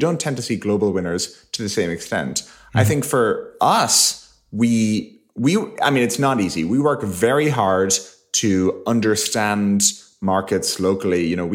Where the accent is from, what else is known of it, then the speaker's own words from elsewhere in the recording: Ireland; we grew up in Ireland. We have some more of the European perspective